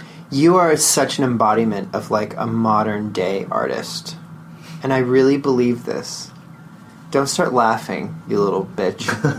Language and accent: English; Russia; accent: Russian; And, like, I have such deep, like, my Russian accent.